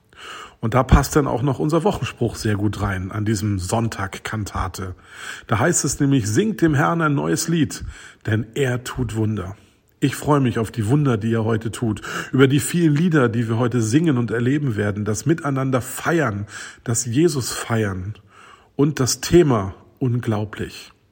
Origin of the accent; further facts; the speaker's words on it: Berlin, Germany; Und ich als Berliner und als Fan, hab da auch ganz schön gezittert.